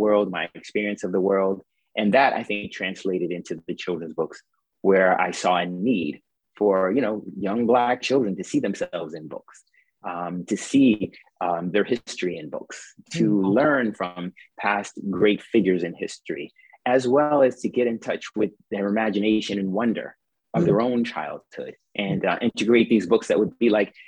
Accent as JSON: {"language": "English", "town": "Boston", "region": "Massachusetts", "country": "United States", "tie": "born or raised there", "said": "You know, we grew up in Boston during the Civil Rights Movement."}